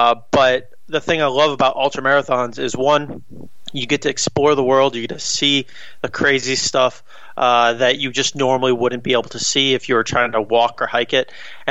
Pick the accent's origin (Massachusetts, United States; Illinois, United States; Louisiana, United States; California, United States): Illinois, United States; Chicago; relaunched it with Chicago back, which is my hometown